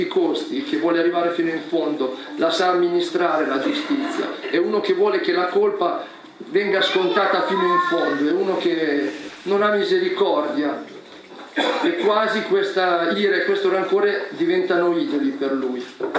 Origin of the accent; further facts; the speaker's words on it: Casatenovo, Lombardy, Italy; i miei amici di Casatenovo, che è il mio paese di origine, nella Brianza, sono partiti